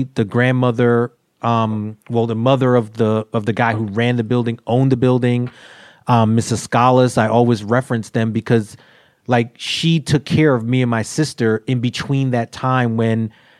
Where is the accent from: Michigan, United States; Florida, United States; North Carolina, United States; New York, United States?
New York, United States; Brownsville; it reminded me of my own story growing up in Brownsville, where my landlord was not my enemy.